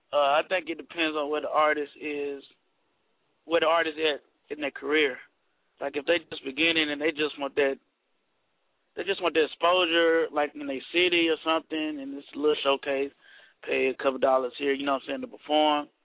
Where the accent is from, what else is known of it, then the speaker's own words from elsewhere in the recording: Nashville, Tennessee, United States; I'm from Nashville, what they call it, Cashville, Tennessee.